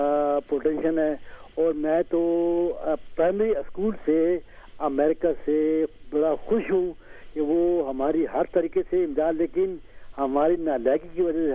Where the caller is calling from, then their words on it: Peshawar, Khyber Pakhtunkhwa, Pakistan; مجھے بڑی خوشی ہوئی ہے کہ ایک پاکستانی ہونے کے ناطے